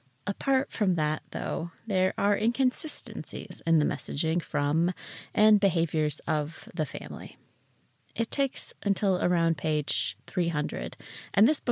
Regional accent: United States; I am American, rather obviously, I'm sure, and bring an American lens to this book

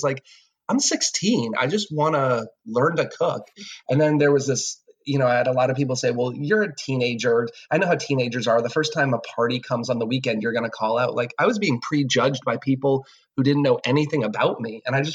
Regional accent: Marlborough, Massachusetts, United States; I'm from Marlborough, Massachusetts, which is about 40 miles west of Boston. Food was pretty... I grew up in the 80s.

